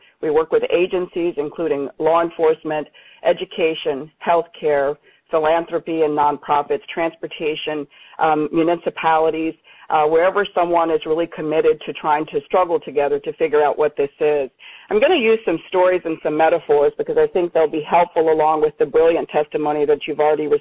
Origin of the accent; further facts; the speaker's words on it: North Carolina, United States; from my home state of North Carolina. Again